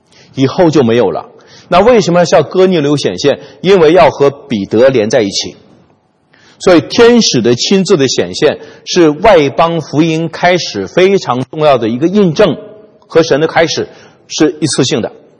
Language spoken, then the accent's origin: Chinese; China; 我们中国人呢也有这个词哈